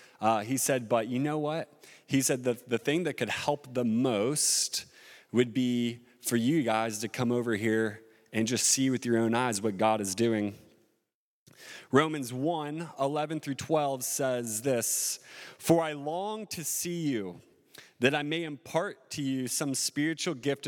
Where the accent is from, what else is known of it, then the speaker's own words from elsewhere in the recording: Kentucky, United States; So I'm from Kentucky.